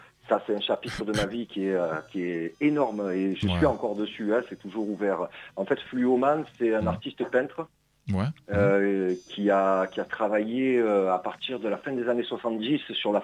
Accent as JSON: {"language": "French", "town": "Marseille", "region": "Provence-Alpes-Côte d'Azur", "country": "France", "tie": "born or raised there", "said": "moi, je suis un vrai Marseillais. J'allais au stade depuis que je suis minot"}